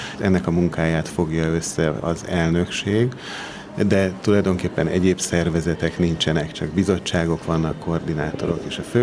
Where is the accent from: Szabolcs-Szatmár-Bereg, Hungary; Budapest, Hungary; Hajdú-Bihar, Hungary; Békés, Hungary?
Budapest, Hungary; Budapesten nőttem fel, úgyhogy Margit körút, Ferenciek tere